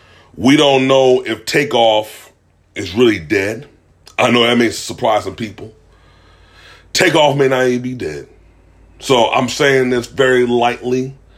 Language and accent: English; Philadelphia, Pennsylvania, United States; I'm originally from Philadelphia, Germantown, okay?